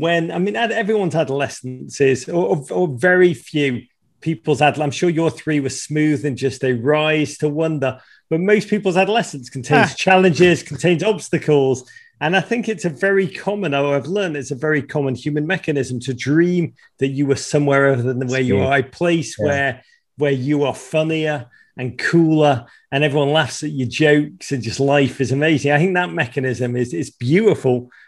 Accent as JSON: {"language": "English", "town": "Liverpool", "region": "North West England", "country": "United Kingdom", "tie": "born or raised there", "lives_now": "United States", "said": "I became an American in 2018, which is still the greatest day of my life. But way before that, when I was a kid growing up in Liverpool in the 1980s"}